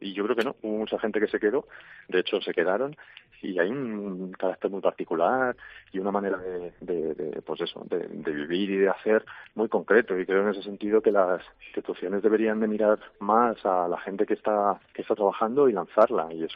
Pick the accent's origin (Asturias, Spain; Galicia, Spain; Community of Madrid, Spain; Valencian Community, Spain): Community of Madrid, Spain; Móstoles; aunque nací en Madrid y me crié en Móstoles